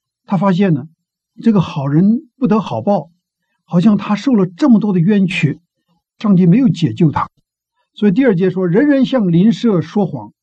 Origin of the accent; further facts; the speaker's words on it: China; 我们中国人不说要做人上人吗？